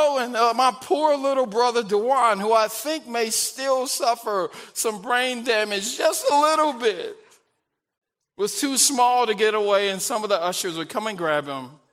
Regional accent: St. Louis, Missouri, United States; So when I was a kid growing up in St. Louis, I attended a church called Rising Star Missionary Baptist Church on LaSalle Avenue, right off of Grand near St. Louis University.

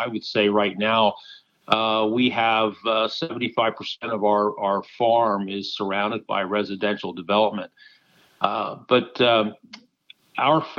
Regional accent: Pennsylvania, United States; I'm from South Central Pennsylvania, Lebanon County.

